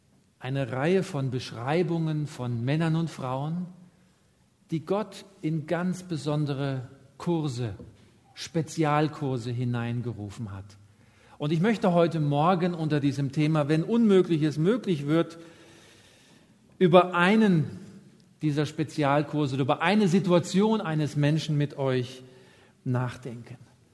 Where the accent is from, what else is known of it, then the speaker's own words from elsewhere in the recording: Germany; Ich bin in einer nicht-adventistischen Familie aufgewachsen in Deutschland.